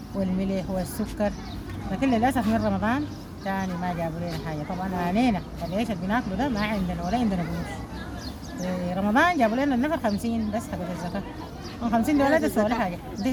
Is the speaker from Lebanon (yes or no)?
no; Khartoum, Sudan; احنا نازلين طبعا من الخرطوم من بدايه الحرب الضحيه اللي فاتت لحد هسه يعني سنه وربع